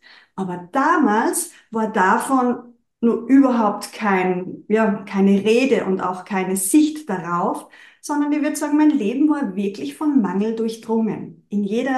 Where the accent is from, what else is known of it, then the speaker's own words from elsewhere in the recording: Austria; Ja, ich komme aus Österreich, wie man, glaube ich, auch ziemlich gut hören kann. Also ich bin so richtige, waschechte Österreicherin und ich bin vor 42 Jahren hier auf dieser Erde erschienen.